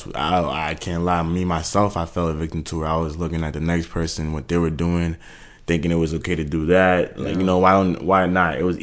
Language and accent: English; Worcester, Massachusetts, United States; English is a second language; also born or lived in Cameroon; I'm 19 now. I grew up in Worcester, Massachusetts. You know, I wasn't born out here though. I was born in Cameroon. Being young when I moved to America was really like, you know, it made me fresh.